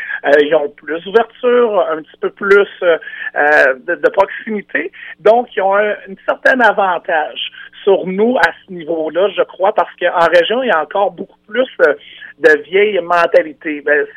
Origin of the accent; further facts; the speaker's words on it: Rivière-du-Loup, Quebec, Canada; Je viens de Rivière-du-Loup, j'ai grandi ici, en région.